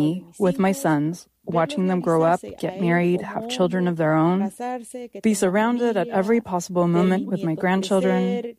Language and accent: English; El Salvador; I grew up in El Salvador